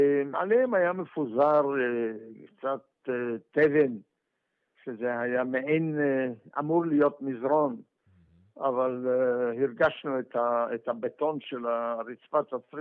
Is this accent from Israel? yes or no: no; Piotrków Trybunalski, Łódź Voivodeship, Poland; born there; Hebrew is a second language; אבל אנחנו היינו חבורה מעיר הולדתי בפולין, בשם פיוטרקוב, והיינו מספר חבר'ה בני אותו גיל